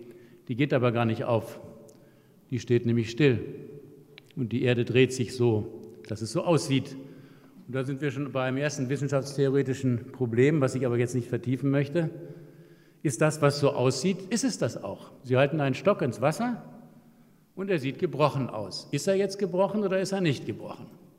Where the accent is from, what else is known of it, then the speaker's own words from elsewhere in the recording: Northern Germany, Germany; now in Vienna, Austria; Und bin dann vor 20 Jahren nach Wien gekommen. Ich komme aus Norddeutschland, mein Vater kam aus Schlesien, Mutter aus Pommern. Also ich habe einen altösterreichischen Hintergrund.